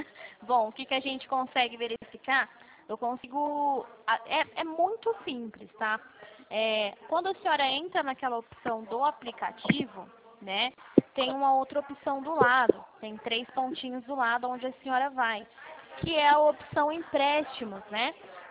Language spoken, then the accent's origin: Portuguese; São Paulo, Brazil; não sou do Rio, sou de São Paulo